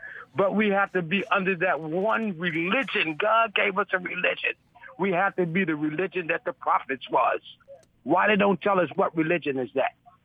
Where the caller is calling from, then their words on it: Washington, District of Columbia, United States; I'm calling from Washington, D.C.